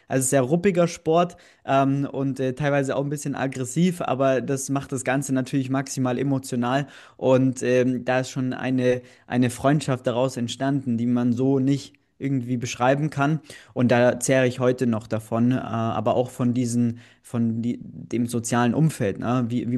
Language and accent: German; Bavaria, Germany; Ich komme aus dem Allgäu ursprünglich, das heißt, da gibt es ein, zwei Eisstadien